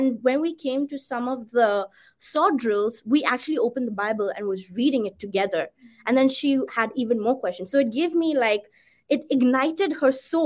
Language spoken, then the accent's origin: English; India; I'm from India.